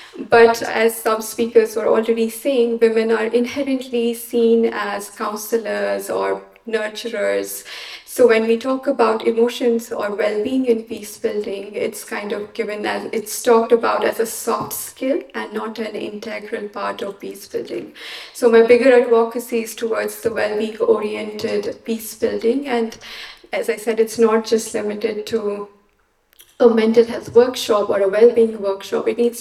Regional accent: Jammu and Kashmir, India; So I'm from the Indian administered part of it.

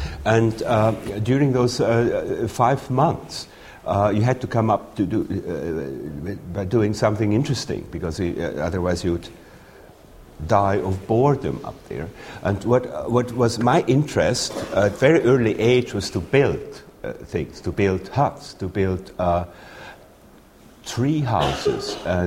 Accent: Graubünden, Switzerland; born there; first language Romansh; English is a second language; I was born in Switzerland, in the Engadin Valley, which is famous for its beauty, for St. Moritz also.

